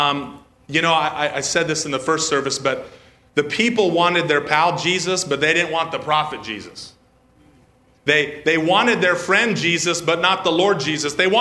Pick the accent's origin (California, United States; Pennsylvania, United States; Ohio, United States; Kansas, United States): California, United States; I'm an American. See, I'm from the Central Valley, and there's a bunch of cowboys down there.